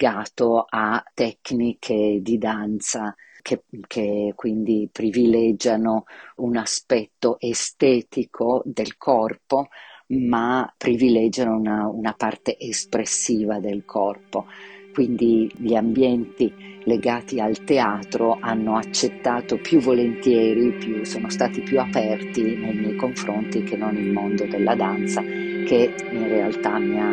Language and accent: Italian; Turin, Piedmont, Italy; now in Gemmano, Italy; coreografa e danzatrice. Sono nata a Torino e lì mi sono formata, ma 20 anni fa mi sono trasferita in un piccolo paese nella provincia di Rimini, nelle colline riminesi ai confini con le Marche.